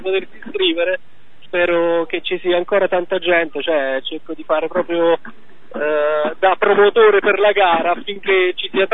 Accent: Campania, Italy; Poi da campano ovviamente sono felice che si organizzano i campionati italiani qui nella nostra regione

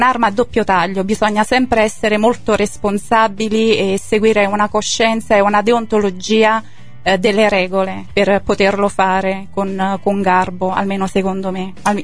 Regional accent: Roscigno, Campania, Italy; proprio perché io sono di Roscigno

